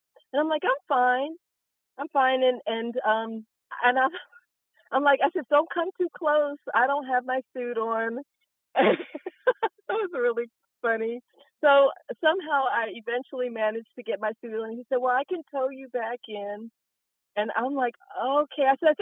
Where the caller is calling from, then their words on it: Florida, United States; So I'm calling from Florida. I'm so happy to be here.